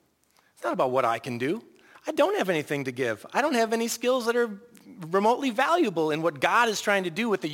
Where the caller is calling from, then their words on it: Salem, Oregon, United States; I tell you, I come from Salem, Oregon right now, and it's twice the problem you have.